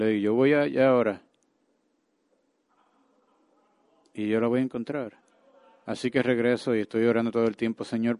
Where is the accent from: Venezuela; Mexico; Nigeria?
Nigeria; yo soy de Nigeria. Kenia es en el este de África y Nigeria es en el oeste de África.